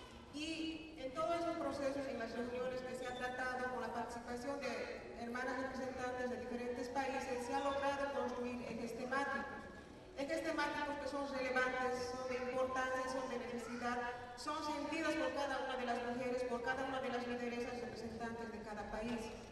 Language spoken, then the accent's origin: Spanish; Bolivia; yo vengo de Bolivia